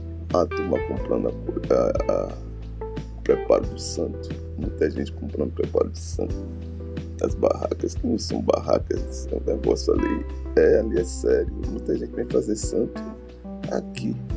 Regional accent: Salvador, Bahia, Brazil; Quando eu era garoto ali no Maitá, os caras ficavam arisco.

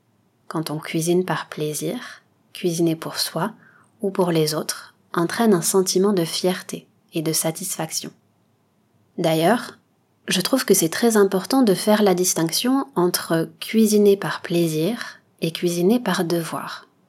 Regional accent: Nouvelle-Aquitaine, France; ma région d'origine, le Pays Basque. C'est un coin de France où la tradition et la cuisine locale occupent une place très spéciale.

